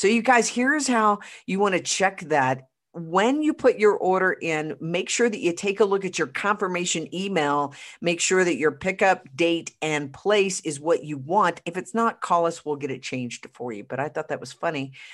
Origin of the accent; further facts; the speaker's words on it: Oklahoma, United States; born there; obviously I was born in Oklahoma